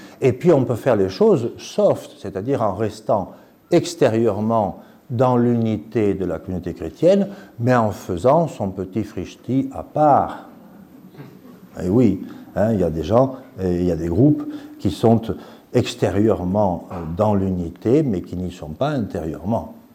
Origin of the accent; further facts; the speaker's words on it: Southern France, France; now in Switzerland; depuis 25 ans que je vis dans la Confédération helvétique, je suis un bon Français du sud de la France, rassurez-vous, j'ai ma bonne citoyenneté